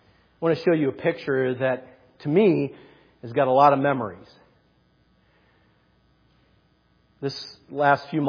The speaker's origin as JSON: {"language": "English", "region": "Ohio", "country": "United States", "tie": "born or raised there", "said": "helped me move that couch out of the home I grew up in Ohio."}